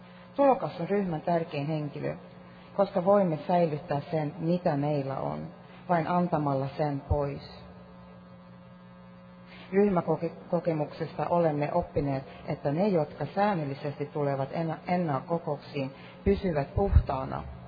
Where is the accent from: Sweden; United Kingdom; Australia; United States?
Sweden; my parents are from Finland. I have a Finnish passport, but I'm born and raised in Sweden.